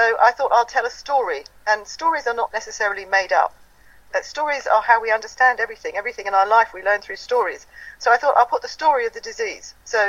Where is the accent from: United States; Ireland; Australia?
Ireland; So then they found me, and being Irish and having been oppressed for 800 years, I have an understanding of what it's like to be oppressed.